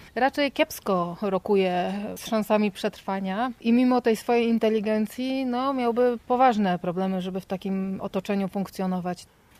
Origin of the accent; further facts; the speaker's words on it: Poznań, Greater Poland Voivodeship, Poland; Ja jestem w zasadzie z miasta. Ja się wychowałam na winogradach w Poznaniu.